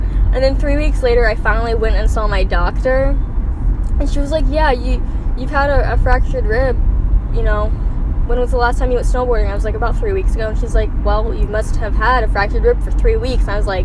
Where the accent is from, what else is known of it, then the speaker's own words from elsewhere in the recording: North Carolina, United States; Cool, let's be friends. We're both from North Carolina.